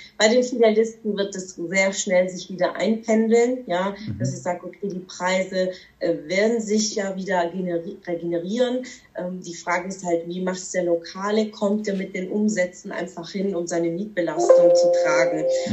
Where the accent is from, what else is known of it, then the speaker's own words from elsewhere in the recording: Baden-Württemberg, Germany; now in Karlsruhe, Germany; auch wenn ich nicht gebürtig jetzt aus dieser Ecke bin. Ich bin eigentlich Schwäbin, bin zugezogene Karlsruherin seit 10 Jahren, aber ich mag diese Region unglaublich gerne.